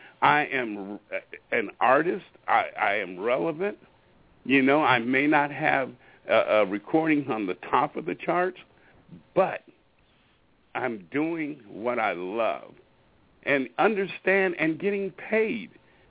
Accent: Pacific Northwest, United States; You know, there are a lot of circuits that I have been to, and I come from the Pacific Northwest, and I'm just telling you, I know how the trend is going.

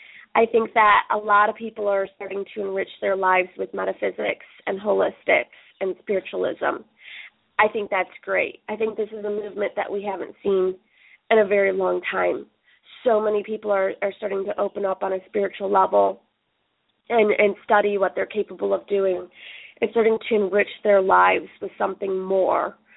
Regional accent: Dearborn, Michigan, United States; born there; It doesn't matter, that I was born in Dearborn and you were born in Tampa.

